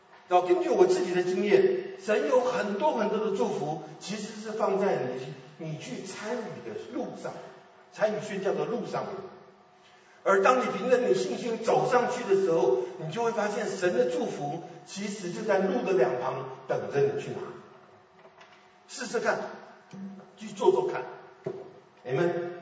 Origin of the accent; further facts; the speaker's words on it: China; moved away; 那我们中国人是一个很保守很封闭的民族。我记得我刚刚到美国的时候，我在麻州念书